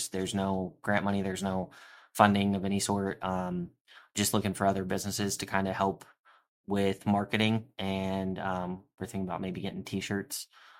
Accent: New Port Richey, Florida, United States; also born or lived in Clearwater; now in Tampa, United States; Born and raised. I was born in Clearwater. My family slowly migrated up to about Newport Richey, went to high school there.

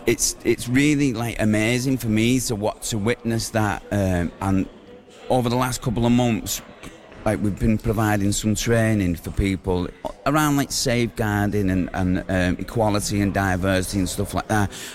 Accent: St Helens, North West England, United Kingdom; also born or lived in Liverpool; I stayed up there for quite a few years, and I loved the city, but St Helens is my hometown, you know, my roots are here, my family's here

